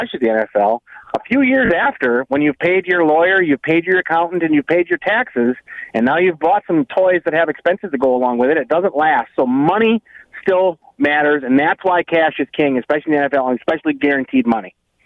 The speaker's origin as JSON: {"language": "English", "town": "Reedsburg", "region": "Wisconsin", "country": "United States", "said": "Of course, I'm from Reedsburg."}